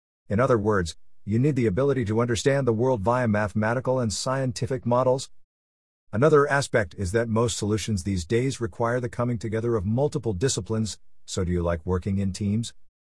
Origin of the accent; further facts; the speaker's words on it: India; now in United States; Well, I came to the US with a lot of inherent advantages that I enjoyed growing up in India.